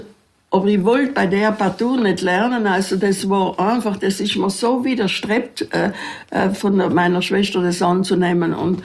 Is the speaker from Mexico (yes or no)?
no; Trentino-Alto Adige, Italy; wir waren unsere 16 Südtiroler, weil es in Südtirol da kaum was Ähnliches gegeben hat